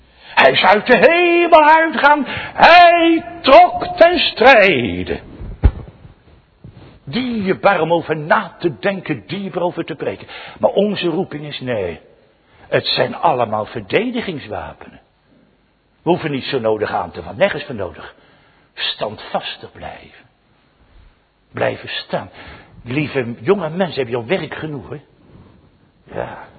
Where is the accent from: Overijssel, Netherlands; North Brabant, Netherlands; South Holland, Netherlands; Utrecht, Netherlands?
South Holland, Netherlands; Scheveningen; born there; Ik ben in Scheveningen geboren, dat weet je.